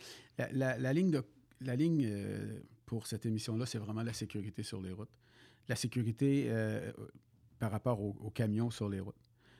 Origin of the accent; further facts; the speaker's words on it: Quebec, Canada; Je viens de la Côte-Nord, je travaillais à Sept-Îles, Rimouski, à Baie-Comeau, à Québec.